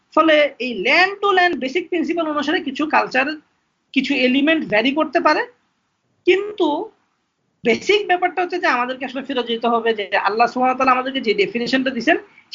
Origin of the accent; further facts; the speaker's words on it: Mohammadpur, Dhaka Division, Bangladesh; আমার বাসা মোহাম্মদপুরে ছিল, টাউন হল বাজারের, ছোটবেলা আমি ওখান থেকে বড় হয়েছি